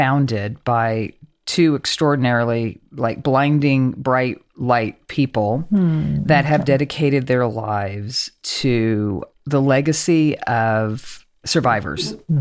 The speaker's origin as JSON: {"language": "English", "region": "Oklahoma", "country": "United States", "tie": "born or raised there", "lives_now": "Arkansas, United States", "said": "And I grew up in Oklahoma, and I am about an hour and a half, hour and 45 minutes from Tulsa."}